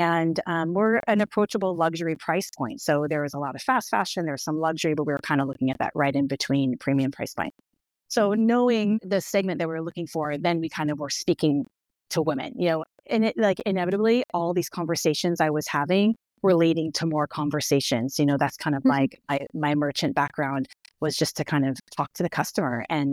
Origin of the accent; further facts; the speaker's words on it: West Coast, United States; I am from the West Coast